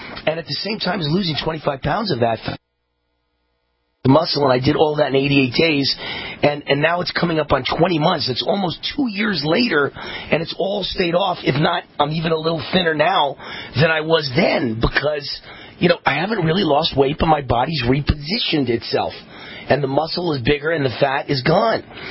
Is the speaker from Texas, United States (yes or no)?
no; Hollywood, California, United States; I'm from Hollywood.